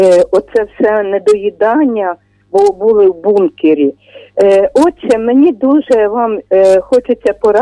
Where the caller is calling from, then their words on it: Lviv, Lviv Oblast, Ukraine; в часі війни я зі Львова